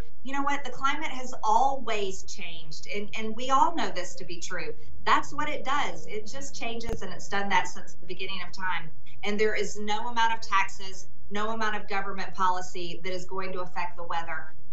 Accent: Georgia, United States; You know, I'm from Georgia. I love my air conditioning, and I love my refrigerator, and I enjoy a diesel-fueled truck. This is who I am in the South

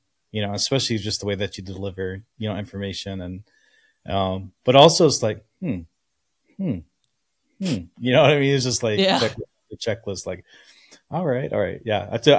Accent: Hatch, New Mexico, United States; But in my hometown, which is I live in New Mexico, Hatch, New Mexico, which is 30 minutes from here, is the chili capital of the world.

